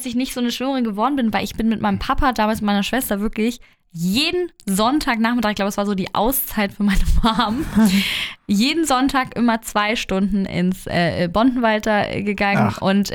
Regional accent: Hamburg, Germany; ich bin ja in Eimsbüttel zur Schule gegangen

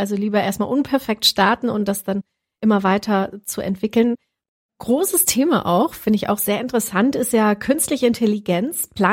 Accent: Colombia; Meine Heimat Kolumbien ist jetzt auch ein ganz großes Gebiet, sehr stark überschwemmt worden.

